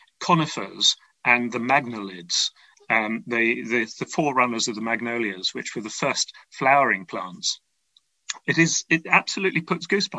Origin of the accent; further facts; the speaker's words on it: Kew, London, United Kingdom; I grew up living near the Royal Botanic Gardens, Kew